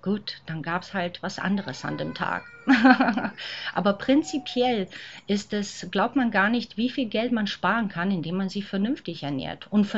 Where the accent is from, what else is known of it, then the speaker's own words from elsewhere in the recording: Croatia; Und als Kroatin komme ich aus einer blutdrünstigen Nation